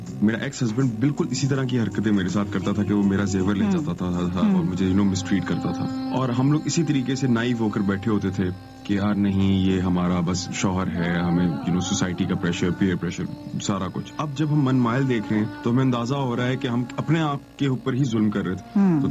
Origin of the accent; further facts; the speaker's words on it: Lahore, Punjab, Pakistan; born there; moved away as an adult; now in Karachi, Pakistan; پیدائش لاہور کی ہی ہے اور اس کے بعد کام کے سلسلے میں مجھے کراچی ہجرت کرنی پڑی.